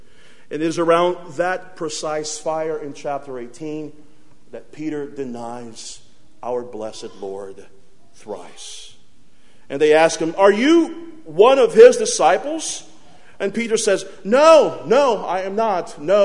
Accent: Brazil; I grew up in Brazil, and in the month of February, it's the month called Carnival in Brazil

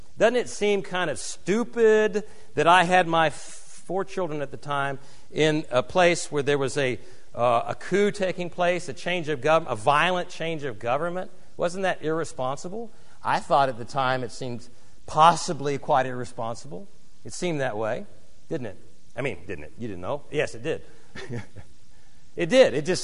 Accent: United States; I'm an American. I want property.

